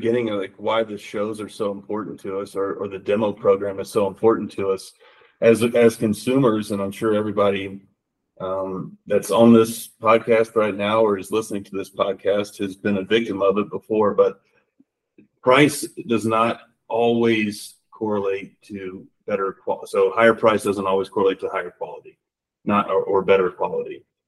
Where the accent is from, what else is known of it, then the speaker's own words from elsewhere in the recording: Jacksonville, Florida, United States; I grew up in just outside of Jacksonville, Florida.